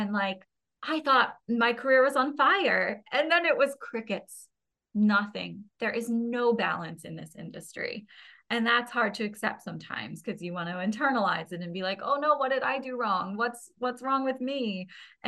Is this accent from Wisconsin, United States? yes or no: no; New Jersey, United States; I grew up in South